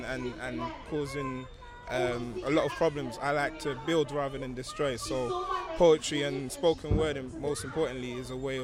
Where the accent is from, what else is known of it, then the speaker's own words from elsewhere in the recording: London, United Kingdom; With me, I'm from South London.